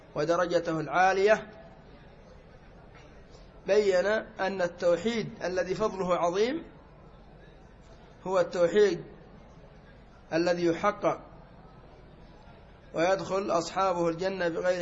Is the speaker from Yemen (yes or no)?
yes; Yemen; ومنها عندنا في اليمن رفة العين